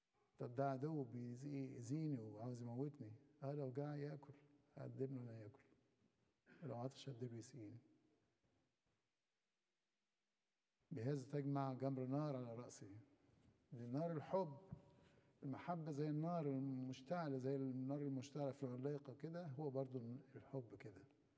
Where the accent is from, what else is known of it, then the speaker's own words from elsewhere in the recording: Egypt; طيب قعد يشرب من عندنا في مصر 3.5 سنين